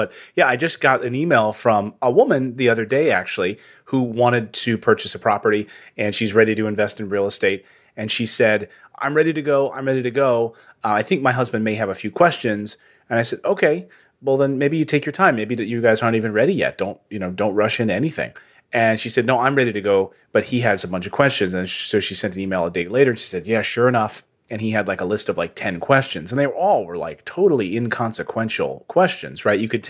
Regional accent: United States; but we grew up in the United States with a lot of conditioning about wealth building in this country.

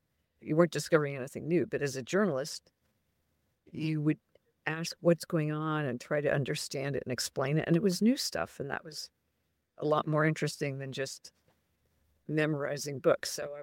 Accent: United States; Because I'm an American.

